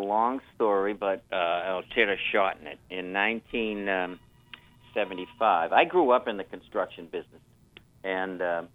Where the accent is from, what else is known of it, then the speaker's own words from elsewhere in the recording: Boston, Massachusetts, United States; I'm from Boston.